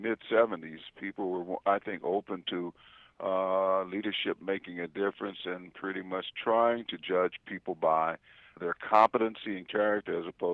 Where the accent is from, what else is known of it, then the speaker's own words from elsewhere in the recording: Princeton, Kentucky, United States; many of the things that I learned, I didn't experience growing up in Princeton, Kentucky.